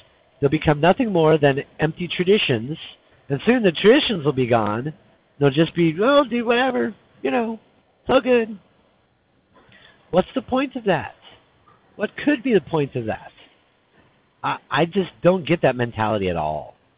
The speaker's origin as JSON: {"language": "English", "town": "Tucson", "region": "Arizona", "country": "United States", "said": "I'm from Arizona originally. We used to go up in the summers to an area up near the Grand Canyon, but there's lots of Mormons up there. My dad's from Phoenix. I'm from Tucson."}